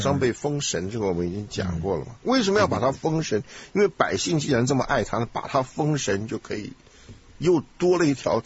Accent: China; 我们中国人就想不通了

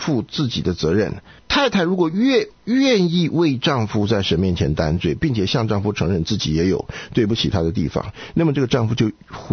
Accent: China; 我们中国人就讲啊，身教胜于言教。

